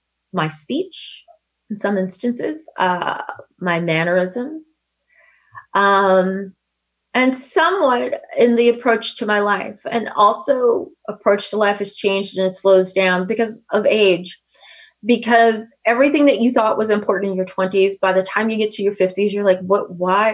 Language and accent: English; New York, United States; And once I moved here, I learned that my ways as a New Yorker really just didn't fit.